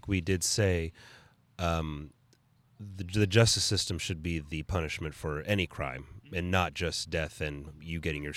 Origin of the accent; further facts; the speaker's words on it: United States; So that's what I'm speaking just as an American for our country alone.